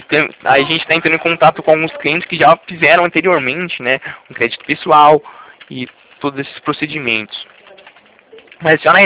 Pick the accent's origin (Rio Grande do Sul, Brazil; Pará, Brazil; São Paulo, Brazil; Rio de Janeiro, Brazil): São Paulo, Brazil; Itatiba; Eu sou aqui da Poupa Cred … aqui de interior, Itatiba, interior de São Paulo